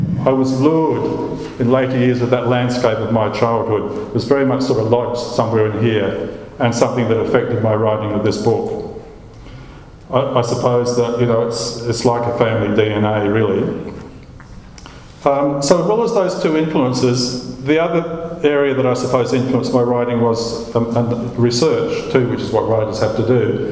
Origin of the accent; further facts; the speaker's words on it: Murray Bridge, South Australia, Australia; I grew up in Murray Bridge, so I grew up along the Murray.